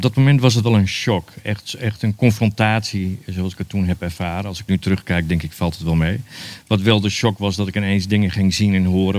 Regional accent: Drenthe, Netherlands; Ik kom van oorsprong uit Drenthe.

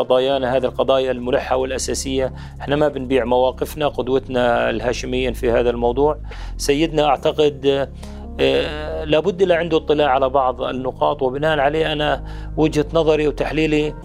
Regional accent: Jordan; وأنا من أصول فلسطينية، أنا نائب أردني من أصول فلسطينية

